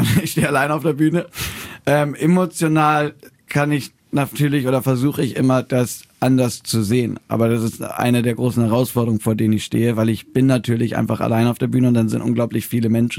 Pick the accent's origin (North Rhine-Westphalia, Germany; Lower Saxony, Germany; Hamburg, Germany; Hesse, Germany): Hamburg, Germany; born there; dass ich halt einfach ein Dorfkind bin. Ich bin in Hamburg geboren, aber bin dann... Ab der fünften Klasse habe ich in einem ganz kleinen Dorf gewohnt